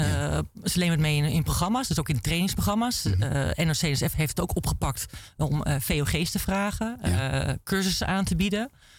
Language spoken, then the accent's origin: Dutch; Gelderland, Netherlands; Wat ik zeg, ik kom van een dorpje van de Veluwe.